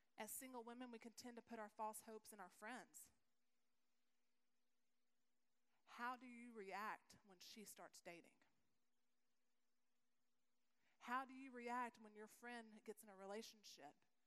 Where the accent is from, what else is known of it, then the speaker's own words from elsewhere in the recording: Texas, United States; Because I'm from Texas, and there's always a horse involved in the rescue, okay?